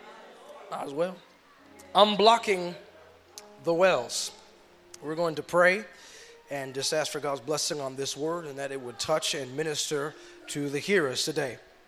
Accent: Benton Harbor, Michigan, United States; I looked at a dealership that was local in my hometown back in Benton Harbor, Michigan.

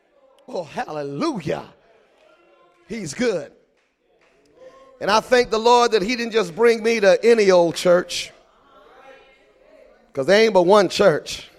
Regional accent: Virginia, United States; I come from the East Coast, the state of Virginia, a state full of revival.

